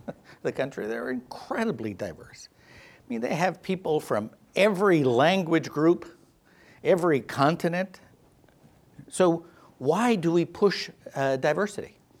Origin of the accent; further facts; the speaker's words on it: Tucson, Arizona, United States; So I grew up in Tucson at a time when the Anglo community was trying to make us believe that we were second-class citizens.